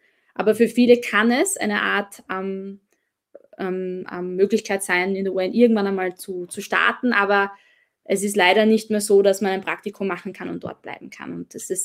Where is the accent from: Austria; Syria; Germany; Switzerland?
Austria; dass man leider als Österreicher nicht viele gute Chancen hat, in der UN Fuß zu fassen.